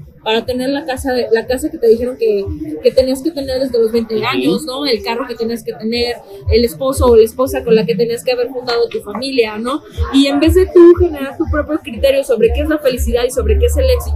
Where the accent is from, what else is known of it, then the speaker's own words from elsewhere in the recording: Mexico; como yo, por ejemplo, como mujer mexicana